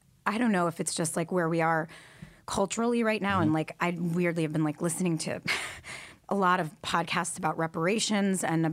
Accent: Detroit, Michigan, United States; I grew up in Detroit, Michigan. My mother was a public school teacher, and my dad is an urban planner.

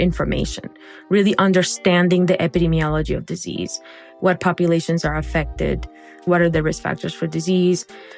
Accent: Barranquilla, Atlántico, Colombia; And so I grew up in Barranquilla, Colombia.

